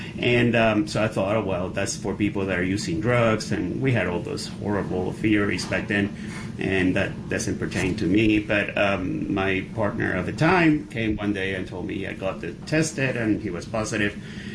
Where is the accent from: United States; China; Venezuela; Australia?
Venezuela; English is a second language; moved away as an adult; You guys can hear my accent. I'm from Venezuela, from South America. I moved here in 84